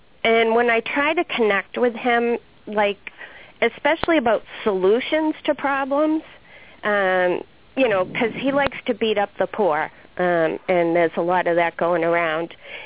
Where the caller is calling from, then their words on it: Scituate, Massachusetts, United States; Hi, Greg. … from Scituate.